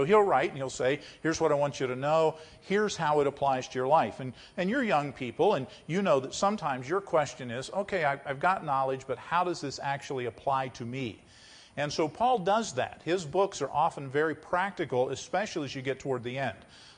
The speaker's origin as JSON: {"language": "English", "region": "West Virginia", "country": "United States", "tie": "born or raised there", "said": "But I grew up in West Virginia, and I'm a lover of these mountains and the trees."}